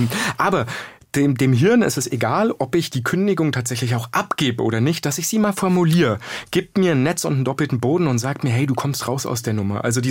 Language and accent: German; Bavaria, Germany; also born or lived in Saxony-Anhalt; Also das war jetzt noch in der Oberpfalz.